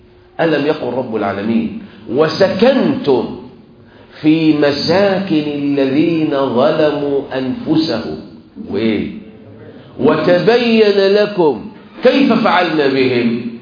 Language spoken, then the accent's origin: Arabic; Egypt; احنا عندنا بقى كمصريين